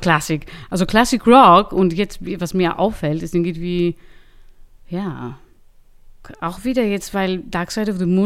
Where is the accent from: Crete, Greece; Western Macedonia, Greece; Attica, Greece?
Attica, Greece; Athens; German is a second language; In Athen, genau, in Athen, weil ich komme aus Athen, genau.